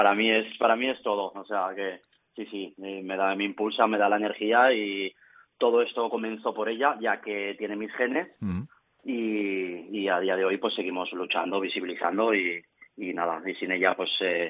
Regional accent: Burjassot, Valencian Community, Spain; Salimos desde el ayuntamiento de Burjasot, ¿sí?, de mi pueblo

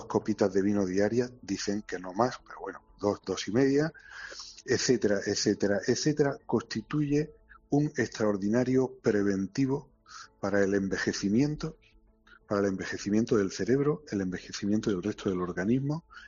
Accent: Andalusia, Spain; now in Málaga, Spain; porque yo soy almeriense, aunque malagueño de adopción.

